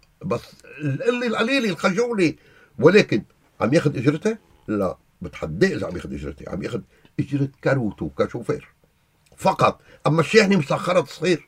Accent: Syria; انا سوري لا في مصر ولا في اردني

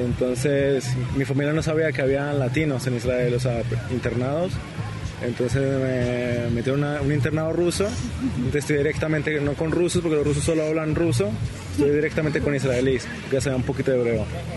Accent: Colombia; nací acá, pero viví toda la vida en Colombia

